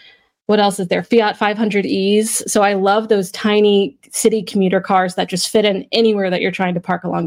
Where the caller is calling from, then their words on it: France; I'm calling in from France, which is pretty fun